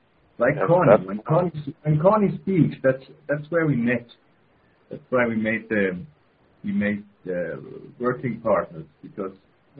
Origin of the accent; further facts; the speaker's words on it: Switzerland; English is a second language; now in Mexico; you might hear my strange accent. I'm a Swiss, actually, but since 10 years I live more in Mexico.